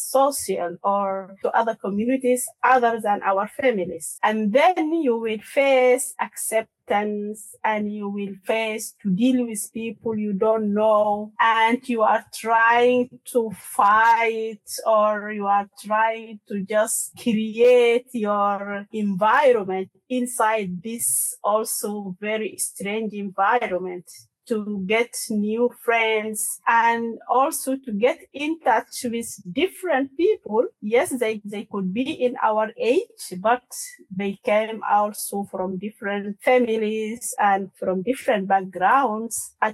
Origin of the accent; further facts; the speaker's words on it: South Sudan; English is a second language; moved away as an adult; also born or lived in Sudan; now in Germany; I am a writer from South Sudan, and I have been all my life in Sudan. I just came to Germany in 2022.